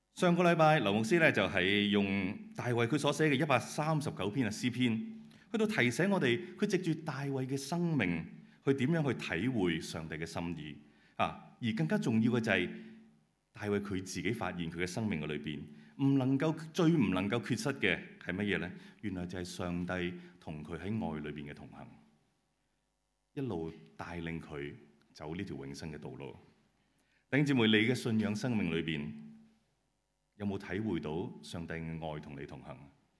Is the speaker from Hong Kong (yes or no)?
yes; Hong Kong; 即我们香港人的其中的精神来的嘛